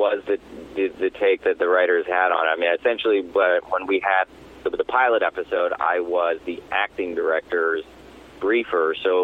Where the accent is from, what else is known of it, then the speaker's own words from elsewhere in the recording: New Canaan, Connecticut, United States; New Canaan, Connecticut.